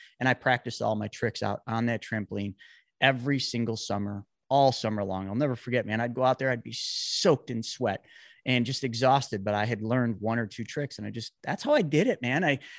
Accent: Buffalo, New York, United States; I grew up in Buffalo, New York, so we have no lack of snow here

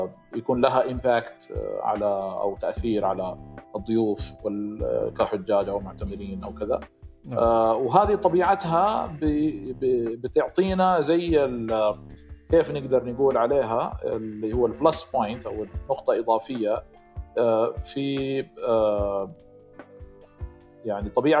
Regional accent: Mecca, Makkah Province, Saudi Arabia; الحقيقة أنا من مواليد يعني مكة المكرمة، وطبيعة المنطقة يعني فينا بشكل زي ما نقول مجتمعي موجود في الشباب والبنات اللي في مكة

